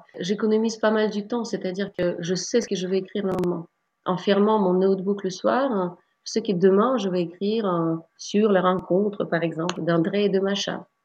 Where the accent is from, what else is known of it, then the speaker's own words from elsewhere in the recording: Saint Petersburg, Russia; ce contraste que je n'avais pas dans ma ville natale, à Saint-Pétersbourg.